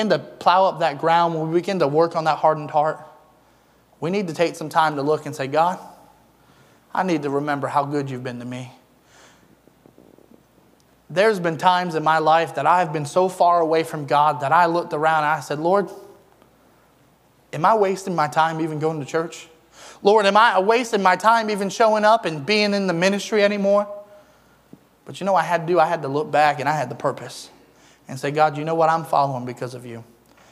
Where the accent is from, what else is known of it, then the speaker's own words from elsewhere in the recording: Eastern Shore, United States; I grew up on the Eastern Shore, and we have a lot of farm.